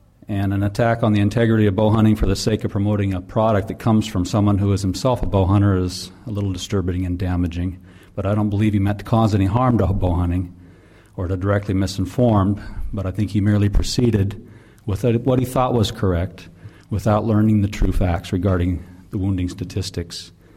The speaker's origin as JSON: {"language": "English", "town": "Renton", "region": "Washington", "country": "United States", "said": "from Renton."}